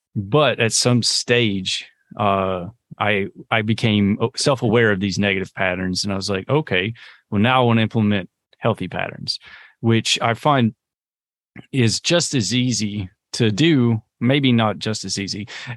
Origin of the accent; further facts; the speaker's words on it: the South, United States; because I'm from the South, you know, like the idea of meditation is very like hippie